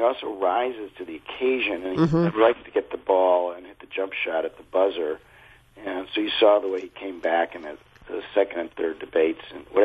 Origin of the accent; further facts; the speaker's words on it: Chicago, Illinois, United States; I'm from Chicago originally, and I knew him when he was a state senator.